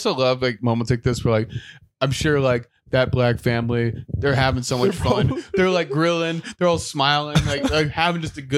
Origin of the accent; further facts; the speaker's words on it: Provo, Utah, United States; I'm just from Provo, Utah. I don't know anything about the world.